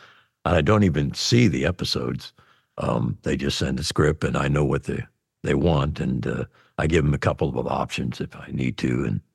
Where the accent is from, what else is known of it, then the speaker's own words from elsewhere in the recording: Pennsylvania, United States; people don't even place me from Western Pennsylvania. They think maybe I'm from Texas.